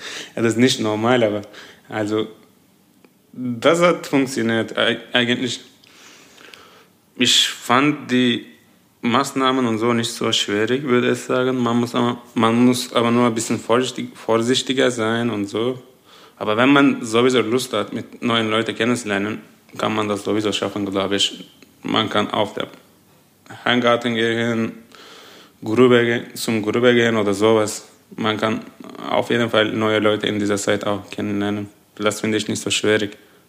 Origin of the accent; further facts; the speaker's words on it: Turkey; German is a second language; now in Germany; Ja, in der letzten Woche war das 35 Grad bei meiner Heimat.